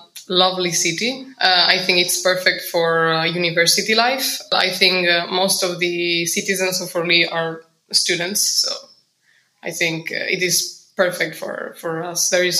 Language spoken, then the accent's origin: English; Catalonia, Spain; English is a second language; As you can guess, my first surname is Spanish, so I come from Spain. Precisely, I come from a town near Barcelona.